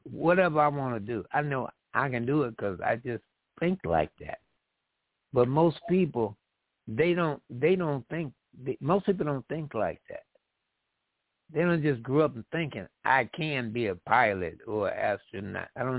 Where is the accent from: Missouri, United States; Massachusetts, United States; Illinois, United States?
Illinois, United States; Chicago; I grew up on Oak Street. And the red buildings were on the north side of Oak Street.